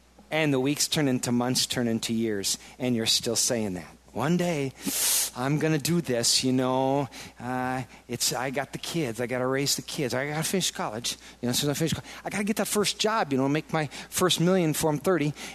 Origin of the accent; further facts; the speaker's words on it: Iowa, United States; And I don't, I'm from Iowa. You know, we're Midwest folks.